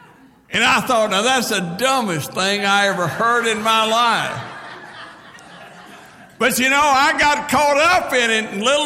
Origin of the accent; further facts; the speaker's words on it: Oklahoma, United States; now in Fort Smith, United States; I was born and raised in Oklahoma. I've got crimson clay going through my veins, you know.